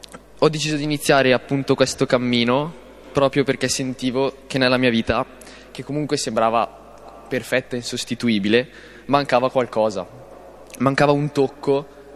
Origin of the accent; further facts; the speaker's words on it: Serina, Lombardy, Italy; vengo da Serina, nell'Alta Val Brembana.